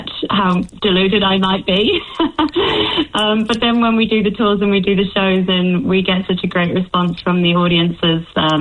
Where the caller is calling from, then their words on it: Paekakariki, Wellington, New Zealand; From Paikakariki, actually, in Wellington, just up in the Kapiti Coast.